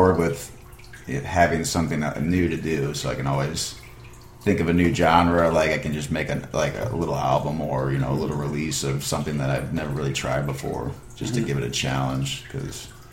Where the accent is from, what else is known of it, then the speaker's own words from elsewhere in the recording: St. Charles, Missouri, United States; I'm from St. Charles, St. Louis area.